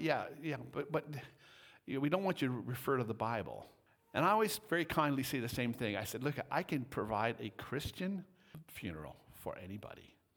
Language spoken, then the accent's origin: English; Stettler, Alberta, Canada; I was shocked because I'm from Statler and they still have them there.